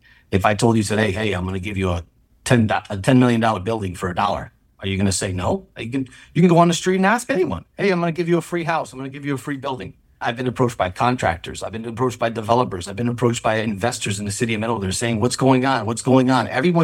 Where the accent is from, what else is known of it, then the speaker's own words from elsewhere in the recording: Middletown, United States; I was born and raised here in City Middletown.